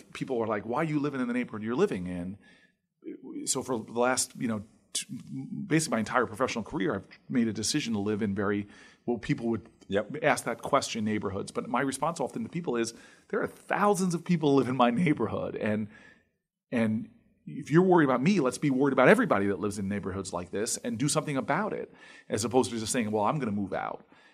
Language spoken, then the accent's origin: English; Harrington Park, New Jersey, United States; Like, I grew up in the town I grew up in Harrington Park.